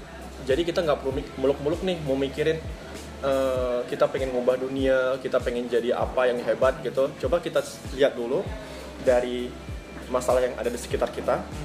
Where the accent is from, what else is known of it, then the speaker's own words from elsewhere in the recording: Aceh, Indonesia; Saya lahir dan tumbuh di Aceh.